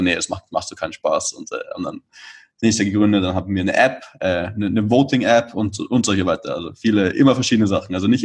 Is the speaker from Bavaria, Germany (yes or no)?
yes; Munich, Bavaria, Germany; now in Barcelona, Spain; ich komme aus München und war eben gerade in München wegen Quarantäne. Wohne aber eigentlich in Barcelona. Also für mich wohne ich jetzt schon seit 12 Jahren nicht mehr in Deutschland